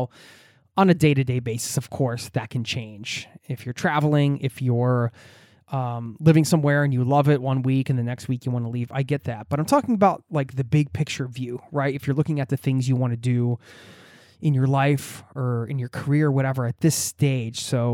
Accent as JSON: {"language": "English", "country": "United States", "lives_now": "Norway", "said": "Nothing against my home country of the USA, but there were a lot of reasons why we chose this."}